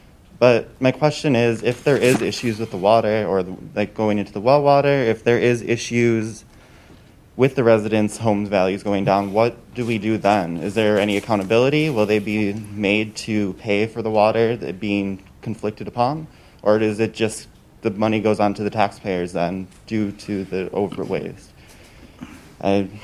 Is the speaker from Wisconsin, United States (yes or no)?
yes; Wind Lake, Wisconsin, United States; also born or lived in Franklin; My address is 26205 South Wind Lake Road. I grew up in Wind Lake, and I've also lived in Franklin when I was a child.